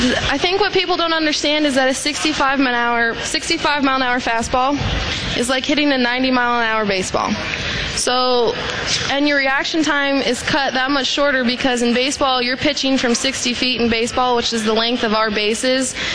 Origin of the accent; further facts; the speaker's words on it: Colorado, United States; I'm from Colorado originally, but I played at UT Tyler.